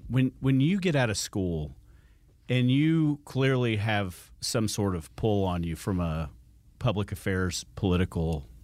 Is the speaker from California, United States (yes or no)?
no; Hawaii, United States; born there; I was born in Hawaii, so